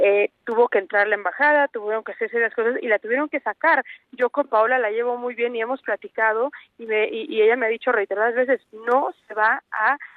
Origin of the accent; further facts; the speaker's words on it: Mexico; ni nosotras como mexicanas